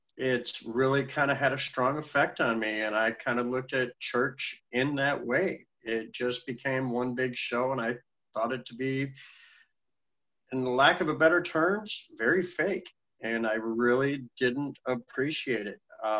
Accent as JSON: {"language": "English", "region": "Midwest", "country": "United States", "tie": "born or raised there", "said": "growing up in the Midwest here, obviously a lot of drinking."}